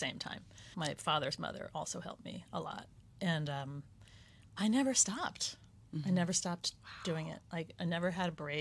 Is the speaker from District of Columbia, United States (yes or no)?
no; Westchester, New York, United States; I grew up in Westchester.